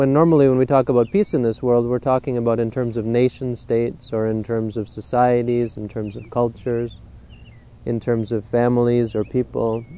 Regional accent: Ontario, Canada; This is my first time being to the Prairie Provinces. I'm from Ontario, but it's just like home.

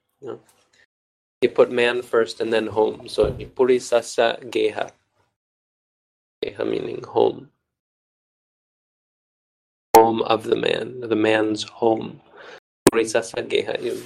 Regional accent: Varanasi, Uttar Pradesh, India; but if you come from somewhere, I come from Varanasi, then you use asma.

